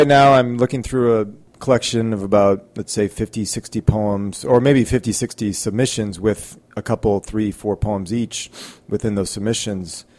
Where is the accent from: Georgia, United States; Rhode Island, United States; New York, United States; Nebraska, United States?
Nebraska, United States; Omaha; So I grew up in Omaha, Nebraska, and I went to Jesuit high school and Jesuit college, to Marquette University